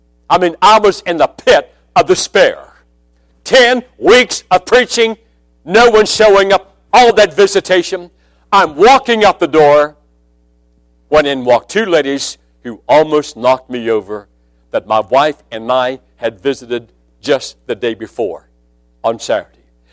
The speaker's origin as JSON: {"language": "English", "region": "West Virginia", "country": "United States", "said": "I'm from West Virginia, my friend. I'm only 60 miles from Pittsburgh."}